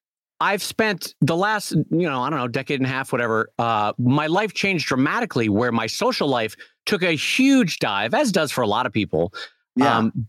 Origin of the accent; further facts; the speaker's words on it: United States; And as an American, I was always like, what's the worst that could happen?